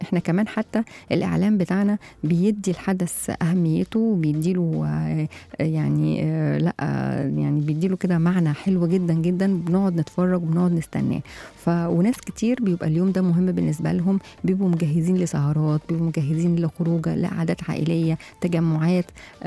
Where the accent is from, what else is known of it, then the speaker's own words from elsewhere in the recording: Egypt; وعندنا في مصر يعني الفن برضو الأغاني والتلفزيون